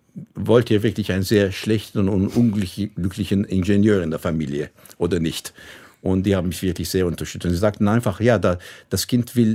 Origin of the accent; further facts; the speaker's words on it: Istanbul, Turkey; German is a second language; als Türke, als Istanbuler, das ist mir mehr wichtiger, als Türke zu sein, sagen, also ein Bürger von Istanbul, das ist mir sehr wichtig. Das ist wirklich, das hat so viel zu tun mit wer ich bin.